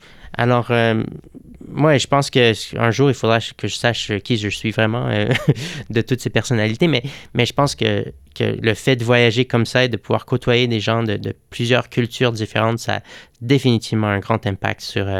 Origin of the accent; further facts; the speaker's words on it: Quebec, Canada; J'ai habité là-bas 15 ans, je parle très, très bien espagnol. Et puis, je suis beaucoup plus macho que lorsque je suis chez moi au Québec.